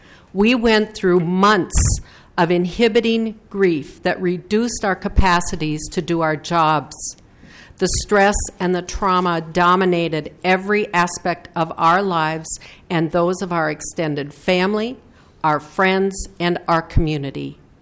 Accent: Duluth, Minnesota, United States; I'm from Duluth, Minnesota.

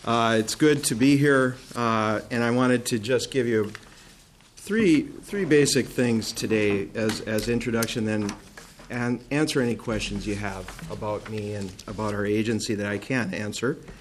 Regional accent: Roseville, Minnesota, United States; A little bit about myself. I grew up in Roseville. I went to Alexander Ramsey High School before it was unfortunately merged with a neighboring school, our rival school, Frank B. Kellogg, and became Roseville Area High School.

